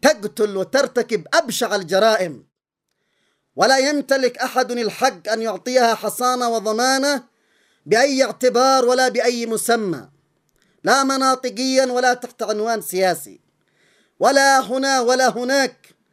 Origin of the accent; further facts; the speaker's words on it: Yemen; وكان يفترض أن نعتبر قبل أن نكون عبرة كيمنيين لشعوب أخرى.